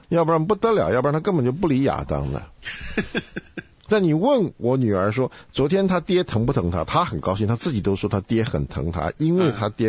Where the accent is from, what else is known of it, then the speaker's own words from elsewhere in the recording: China; now in United States; 在美国吃饭呢，到最后才给你甜点吃，因为先给你甜点的，他就吃不下去。对，我们中国人吃不惯，因为太甜了。美国这个甜真甜了。